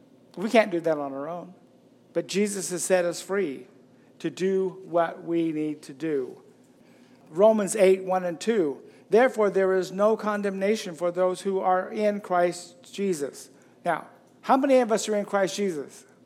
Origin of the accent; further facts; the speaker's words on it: Utah, United States; Growing up in Wilson Lane up by Ogden, my neighbors didn't even have locks on their doors.